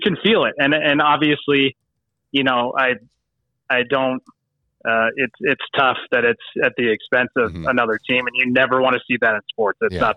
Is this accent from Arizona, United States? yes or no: yes; Tucson, Arizona, United States; also born or lived in Utah; I mean, you know, I was a kid here, and then I grew up in Tucson and went to school in Phoenix.